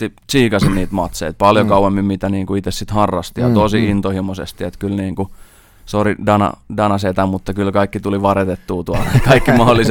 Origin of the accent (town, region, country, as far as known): Riihimäki, Kanta-Häme, Finland